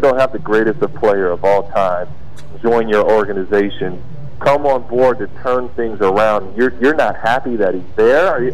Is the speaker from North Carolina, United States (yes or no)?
no; Pasadena, California, United States; born or raised there